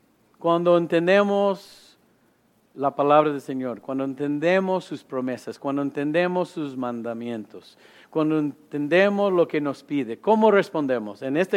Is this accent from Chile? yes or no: no; Mexico; Yo soy mexicano también.